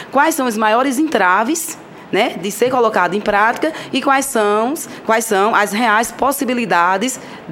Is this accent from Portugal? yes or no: no; Paraíba, Brazil; eu sou da Paraíba.